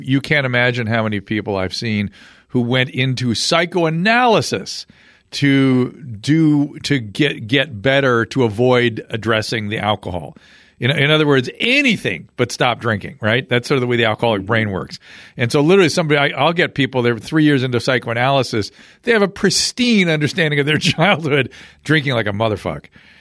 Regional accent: Australia; I'm from Australia. I lived in Australia.

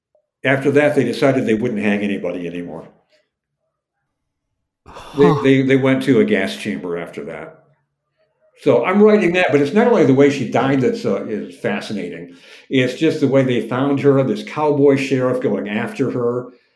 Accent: Detroit, Michigan, United States; because I grew up in the Detroit area.

